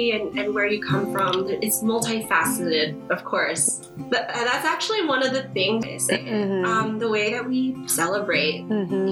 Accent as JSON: {"language": "English", "town": "San Jose", "region": "California", "country": "United States", "tie": "born there", "also_born_or_lived": "San Diego", "moved": "as an adult", "lives_now": "Anchorage, United States", "said": "I was born in San Jose, California. I moved up here about 7 years ago now. I was living down in San Diego at the time"}